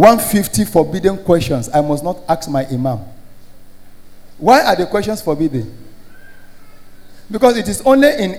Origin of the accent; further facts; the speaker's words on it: Kontagora, Niger State, Nigeria; I remember when late Archbishop Benson Ndawsa came to Kontagora, my hometown, to preach with his team.